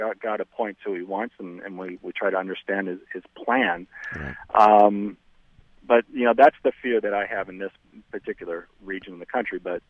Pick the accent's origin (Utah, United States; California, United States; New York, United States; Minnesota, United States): California, United States; Sacramento; Yeah, Sacramento.